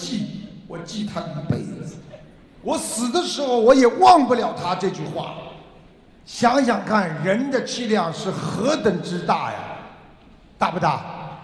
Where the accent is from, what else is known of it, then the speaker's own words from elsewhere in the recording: China; 我们中国的传统文化真的是非常非常的好